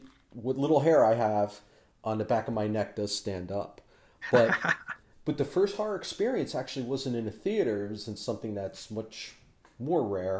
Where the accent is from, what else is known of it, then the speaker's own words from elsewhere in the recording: New York City, New York, United States; I grew up on Godzilla movies, and I never saw one of them in a theater. I watched them on, we had this thing in the New York City area called the 4:30 movie on ABC